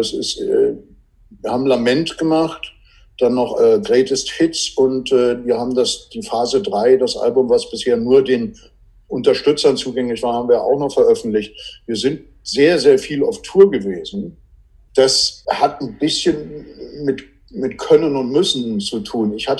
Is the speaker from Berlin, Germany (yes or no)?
yes; Berlin, Germany; Wo ich aufgewachsen bin, habe 17 Jahre da gelebt und meine Schwester lebt immer noch da.